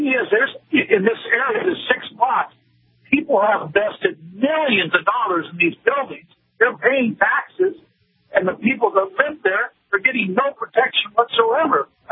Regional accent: Seattle, Washington, United States; Michael, I have lived in Seattle for 75 years. I live in Bellevue now, and I grew up in Wedgwood

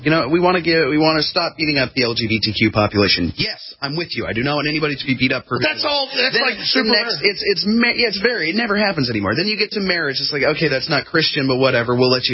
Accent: Wichita, Kansas, United States; things that are on my radar right now in my hometown of Wichita, Kansas, there's currently an ongoing debate.

